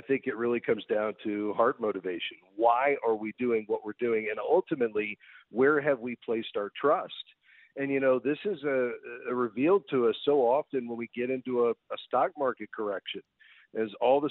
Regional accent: Florida, United States; I grew up in South Florida with on the water.

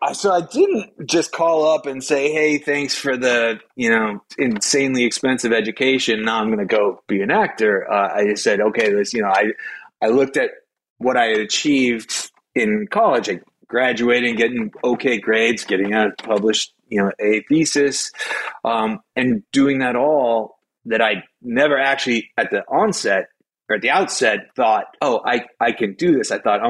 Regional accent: Milwaukee, Wisconsin, United States; I grew up in Milwaukee. I was like a public school kid.

